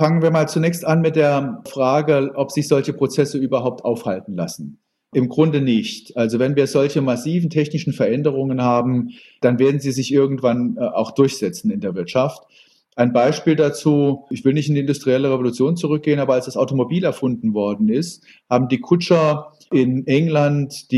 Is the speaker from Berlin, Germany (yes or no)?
no; Saarbrücken, Saarland, Germany; born there; Ich bin in Saarbrücken geboren.